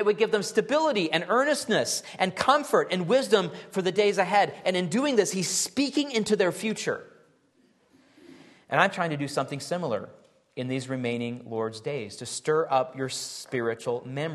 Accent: Minneapolis, Minnesota, United States; But I came from Minneapolis where everything's coded, you know, and so it's just a number to me.

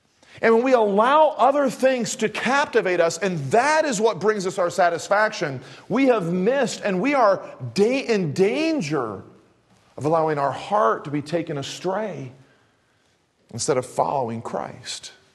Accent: Kansas City, Missouri, United States; I grew up in Kansas City.

